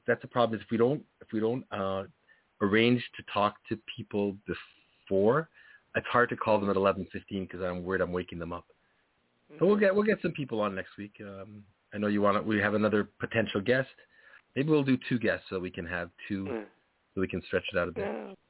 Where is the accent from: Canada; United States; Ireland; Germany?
Canada; Ontario; I grew up outside of Toronto, so I kind of have my allegiance to some other places.